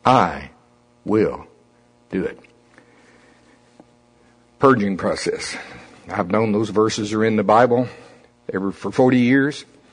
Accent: the South, United States; See if it don't sound. I'm from the South, okay?

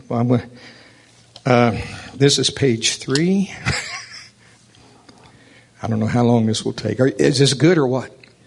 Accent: Oklahoma, United States; I grew up around Seminole and Shawnee a little bit of my life. I had farmers on both sides of my family.

